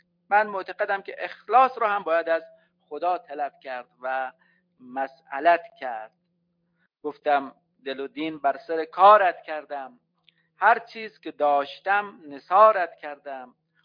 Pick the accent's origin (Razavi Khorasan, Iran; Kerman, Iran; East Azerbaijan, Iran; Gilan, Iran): Kerman, Iran; حالا ما که کرمانی هستیم، اهل دیار کرمان هستیم